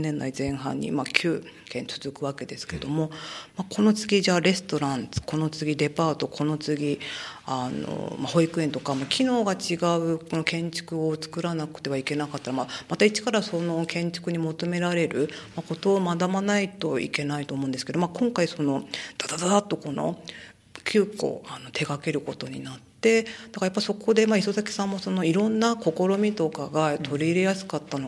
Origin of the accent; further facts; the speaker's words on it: Hiroshima, Japan; 私も地元が広島で